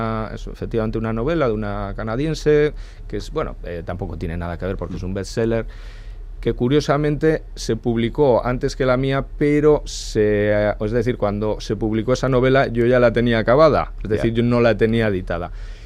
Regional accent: Abanto y Zierbena, Basque Country, Spain; Sí, bueno, soy de Abanto y Ciervana, ya sabes.

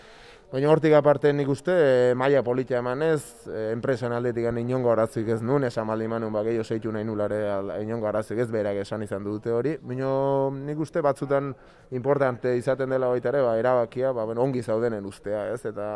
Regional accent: Goizueta, Navarre, Spain; Ni tiki itetik beti goizuteko frontoian ibilita, eta bueno, zeo ze beresia, nire herria gainera

